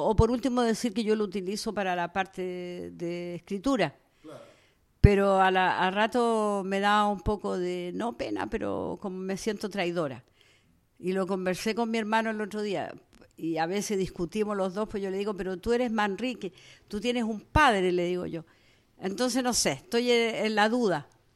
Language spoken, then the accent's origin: Spanish; Valparaíso, Chile; born there; Yo nací acá en Valparaíso, yo soy porteña, nací ahí en la maternidad de Forme.